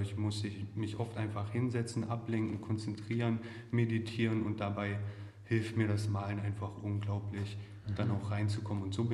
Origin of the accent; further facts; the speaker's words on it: Aschersleben, Saxony-Anhalt, Germany; Das spüre ich natürlich ganz prinzipiell in Aschersleben, meiner Heimatstadt.